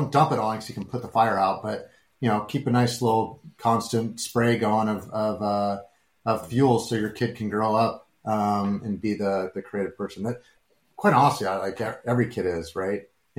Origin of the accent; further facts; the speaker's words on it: Mercer Island, Washington, United States; Anybody that knows the area up there, I grew up on Mercer Island